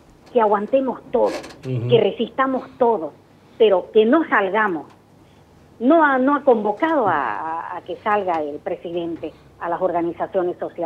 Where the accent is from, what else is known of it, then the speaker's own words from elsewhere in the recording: Santa Cruz, Bolivia; como cruceña, uh-huh, como boliviana, uh-huh, como periodista?